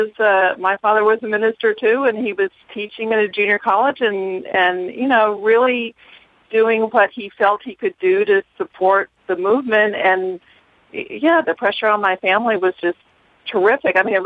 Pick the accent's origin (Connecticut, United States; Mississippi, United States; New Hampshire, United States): Mississippi, United States; there wasn't this kind of monolithic experience of white people growing up in Mississippi at the time.